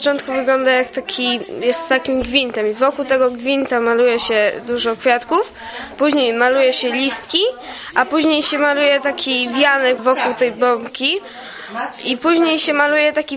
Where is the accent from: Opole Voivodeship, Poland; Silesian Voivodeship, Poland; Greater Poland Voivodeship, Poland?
Opole Voivodeship, Poland; Opole; jestem z Opola.